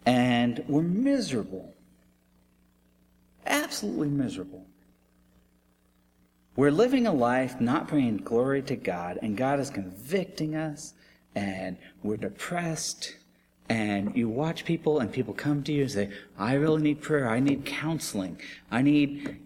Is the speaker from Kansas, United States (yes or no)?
no; Los Angeles, California, United States; I'm from California, in the LA area.